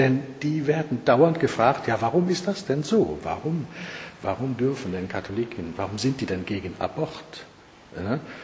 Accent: Eifel, Germany; now in Norway; ich bin schon lange dort oben, jetzt schon 27 Jahre. Ich bin aus der Eifel, das liebe ich zu sagen, weil nämlich aus der Eifel zu sein bei uns während der Schulzeit war eher ein negativer Stempel auch.

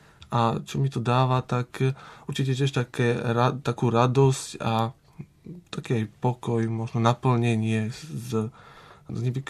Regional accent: Krompachy, Košice Region, Slovakia; ja som z Krompách, je to okres Spišská Nová Ves

